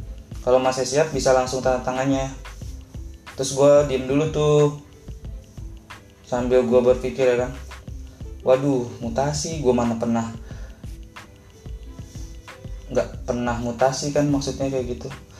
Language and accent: Indonesian; Depok, West Java, Indonesia; Daerah gue kan di Depok tuh.